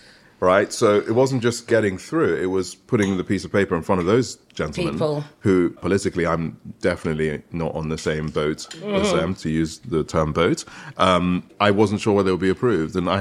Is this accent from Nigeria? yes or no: yes; Nigeria; So in Nigeria, that was our milk. Yeah. And then we come, we're from the Shekere tribe. So we are one of the more prominent families from the oil and gas region of Nigeria.